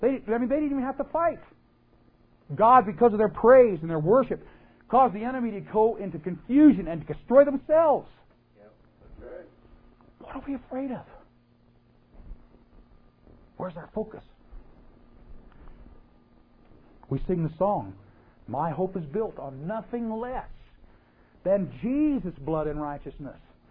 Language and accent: English; Canada; For those of you who don't know, I was born in Canada. Lived here all of my life.